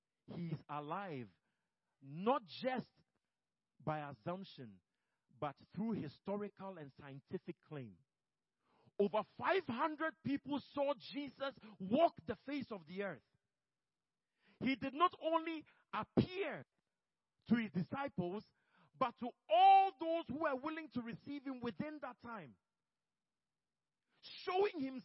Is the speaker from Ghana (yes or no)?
yes; Ghana; for many of you that don't know, I'm Ghanaian. Although some people think I'm Indian, I'm Ghanaian.